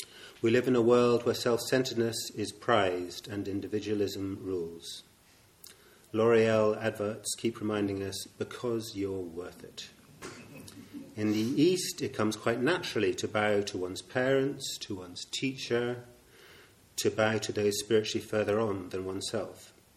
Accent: Ireland; My background is I come from Ireland. You might not think that, but I do. And I'm from the Church of Ireland, at least my parents are involved in.

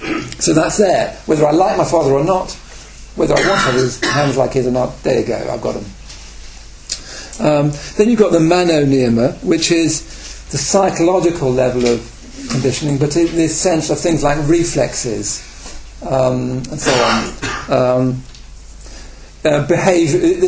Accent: England, United Kingdom; So I'm English

